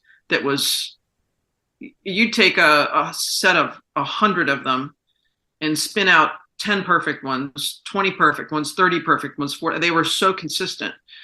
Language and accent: English; Saratoga, New York, United States; I even sat in the audio box 1 year he came to Saratoga, came to my hometown, met my aunt and uncle.